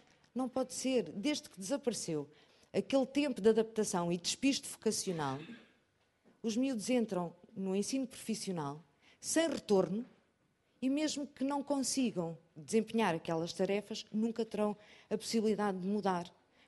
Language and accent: Portuguese; Castelo Branco, Centro, Portugal; venho de Castelo Branco e acho que valeu muito a pena fazer 500 quilómetros